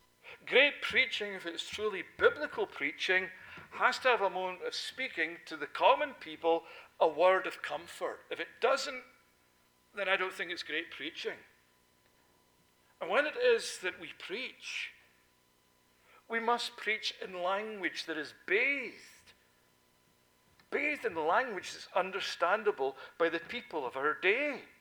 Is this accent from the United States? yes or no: no; Scotland, United Kingdom; I remember growing up in Scotland, and often at the end of a service I would hear the old ladies, the old caiachs as we would call them.